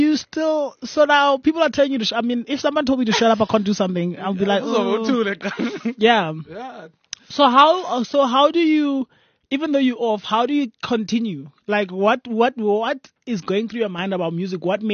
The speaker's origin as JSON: {"language": "English", "region": "Eastern Cape", "country": "South Africa", "said": "I'm also from the Eastern Cape."}